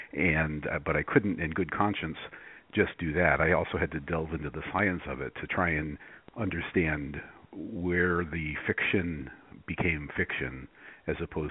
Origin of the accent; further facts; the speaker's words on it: New Hampshire, United States; I grew up in New Hampshire, not very far from the place where Betty and Barney Hill were supposed to have been abducted in 1961, and so it sort of came in my blood.